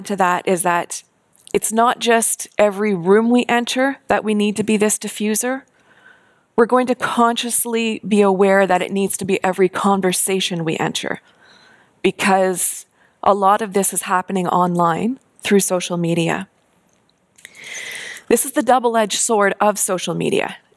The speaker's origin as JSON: {"language": "English", "country": "Canada", "said": "And we're Canadian."}